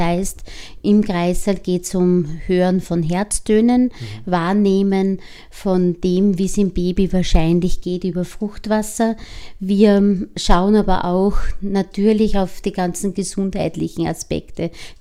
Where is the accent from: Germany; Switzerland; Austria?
Austria; Upper Austria; weil ich bin aus dem Mühviertel, ganz tief im Mühviertel, bei uns war Hausgeburt in die 70er Jahre, ich bin 72 geboren, noch ganz üblich.